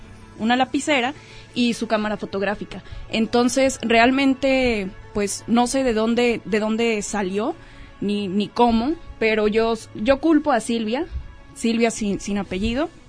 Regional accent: Atemajac de Brizuela, Jalisco, Mexico; Yo no soy de aquí de Autlán de Navarro, soy de Atemajac de Brizuela

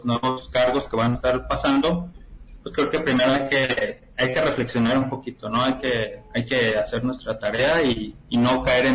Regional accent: Mexico; creo que como mexicanos no hay que caer en especulaciones

